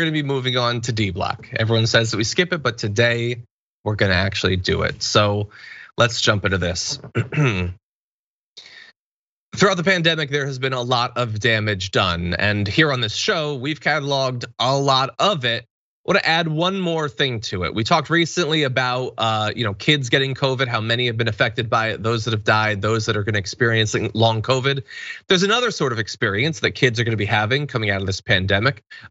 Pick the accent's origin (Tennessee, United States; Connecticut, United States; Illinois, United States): Connecticut, United States; Bridgeport; I grew up in Bridgeport, Connecticut. my vague memory is that Bridgeport, Connecticut had about 160,000 people.